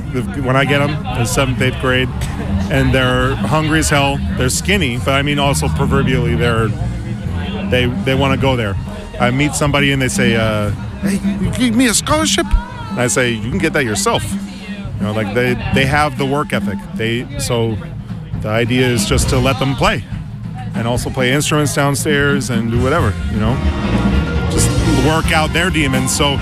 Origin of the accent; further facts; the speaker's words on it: Lawrence, Massachusetts, United States; also born or lived in East Coast; I'm from roughly Lawrence, Massachusetts.